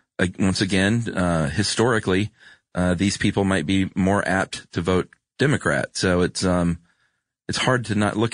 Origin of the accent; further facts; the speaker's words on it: Lubbock, Texas, United States; born there; now in San Antonio, United States; Like so I was born in Lubbock, but I live in San Antonio.